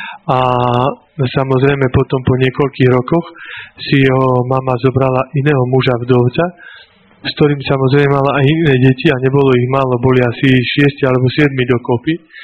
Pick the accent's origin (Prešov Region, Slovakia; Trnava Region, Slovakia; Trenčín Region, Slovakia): Prešov Region, Slovakia; Bardejov; born there; narodil som sa v roku 1970 v Bardiove.